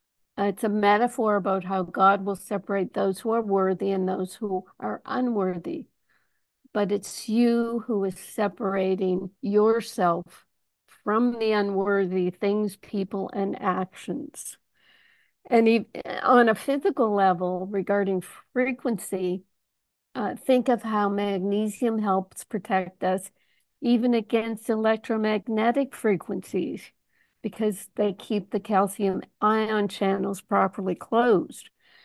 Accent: United States; And yeah, I'm an American too. I have the aggressive nature that is not very Canadian

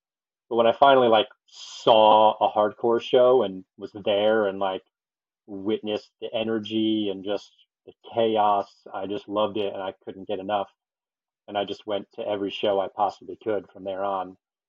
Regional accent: New Jersey, United States; So I'm from New Jersey, grew up on the shore.

